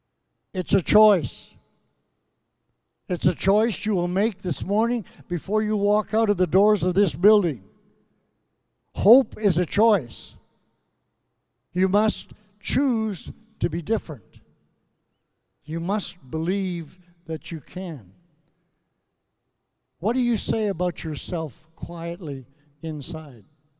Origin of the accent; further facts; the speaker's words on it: Saskatchewan, Canada; also born or lived in Alberta; When I grew up in Saskatchewan and Alberta, nothing that I ever did could please him.